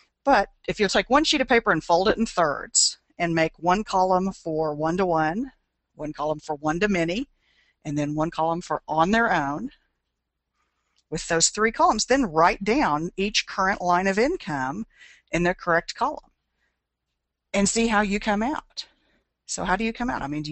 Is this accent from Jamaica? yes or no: no; Alva, Oklahoma, United States; in Alva, Oklahoma, which is my hometown